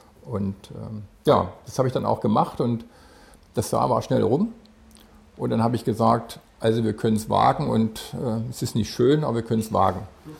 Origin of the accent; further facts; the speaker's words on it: Chemnitz, Saxony, Germany; Ich bin 1953 geboren in Chemnitz und ja, bin hier zur Schule gegangen, habe hier irgendwann mein Abitur gemacht in Chemnitz und dann hat es mich logischerweise irgendwo anders hingezogen und habe dann in Freiberg studiert, Verfahrenstechnik.